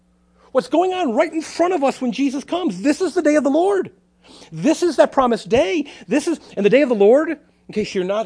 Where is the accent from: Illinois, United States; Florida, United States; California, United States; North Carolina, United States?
Illinois, United States; I grew up in Northern Illinois. I grew up in Northern Illinois at a time when you could say Michael.